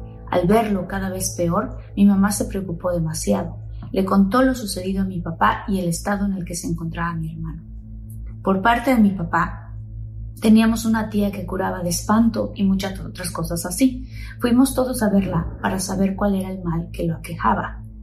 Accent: Hidalgo, Mexico; Nosotros somos de Hidalgo, de un pueblo cerca de Tizayuca.

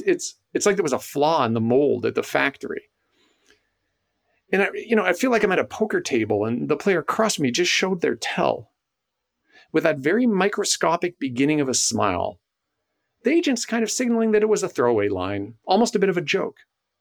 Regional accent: Canada; Hi, I'm Canadian.

